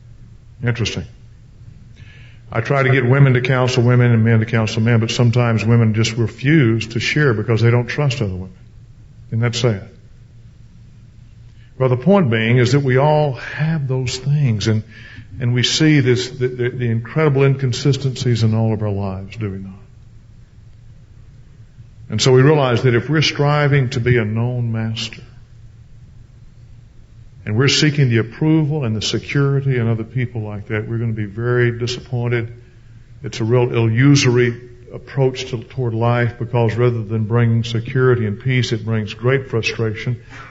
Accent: the South, United States; When I was growing up in the South, we were taught to be very chivalrous, very respectful

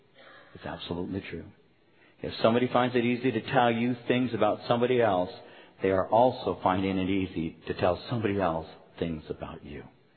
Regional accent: Norwalk, California, United States; I grew up in Norwalk.

